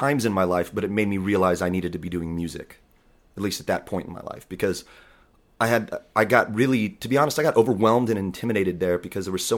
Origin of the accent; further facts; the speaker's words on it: Boerne, Texas, United States; Yeah. Well, small town Texas boy.